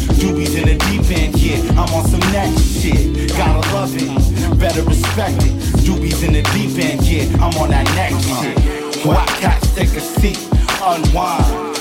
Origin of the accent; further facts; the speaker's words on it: San Diego, California, United States; We're from San Diego, so it's like summertime all year.